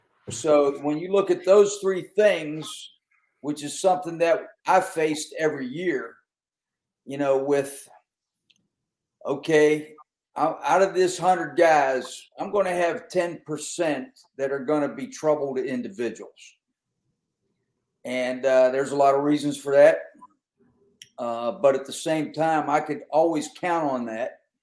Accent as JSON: {"language": "English", "region": "Pennsylvania", "country": "United States", "said": "But I'm from Western Pennsylvania, and, you know, Western Pennsylvania was a pretty rough place when it came to competitive athletics."}